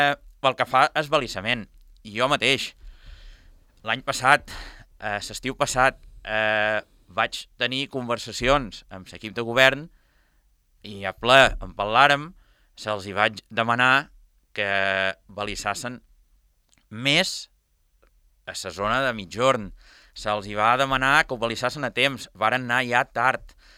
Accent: Formentera, Balearic Islands, Spain; Sí que és veritat que jo, com a formenterer, no aniré a illetes el mes d'agost.

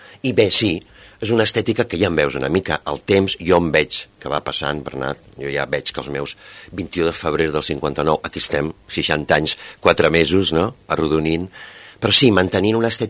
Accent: Barcelona, Catalonia, Spain; Jo sóc barceloní i em sento molt, molt, molt barceloní

